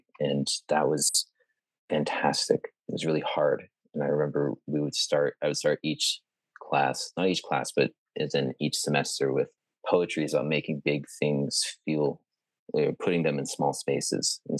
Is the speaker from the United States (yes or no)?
yes; Maine, United States; moved back to Maine and started community journalism at the Lincoln County News, my hometown paper.